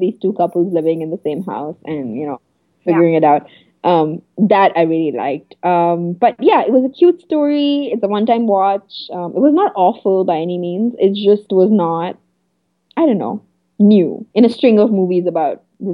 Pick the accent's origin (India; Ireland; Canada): India; South India; I'm totally biased here because I am South Indian